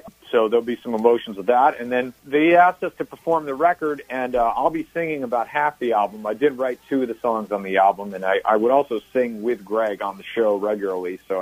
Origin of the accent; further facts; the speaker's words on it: Milwaukee, Wisconsin, United States; also born or lived in Michigan; I'm from Michigan, but I spent my teenage years in Milwaukee, Wisconsin. And I grew up on a very, very rich music scene in Milwaukee in the 90s.